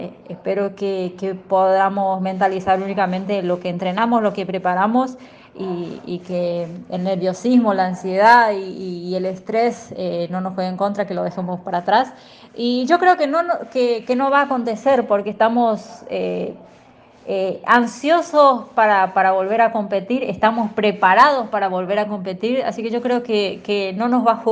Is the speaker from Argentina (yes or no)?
yes; Argentina; hoy soy recordista argentina.